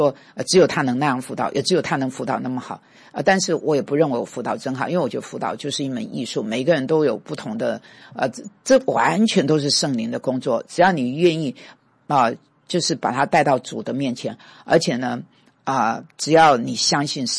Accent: Taiwan; 然后说也奇怪我周遭我自己是来自台湾的

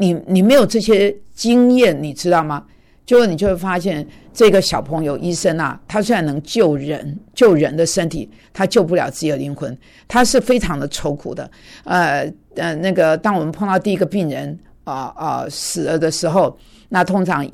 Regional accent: Taiwan; 反正我是从台湾来的，我关心台湾

